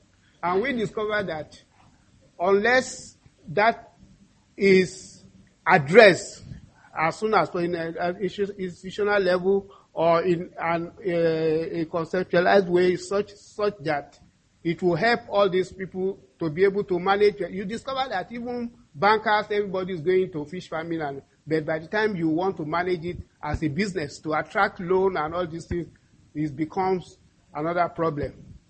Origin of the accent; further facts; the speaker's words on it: Nigeria; I'm from Nigeria.